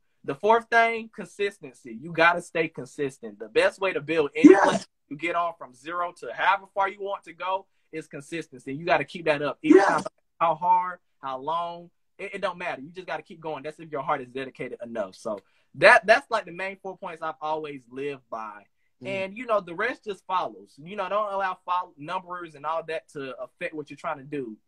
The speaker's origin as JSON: {"language": "English", "town": "Rockingham", "region": "North Carolina", "country": "United States", "accent": "country", "said": "I'm country. I'm originally from Rockingham, North Carolina."}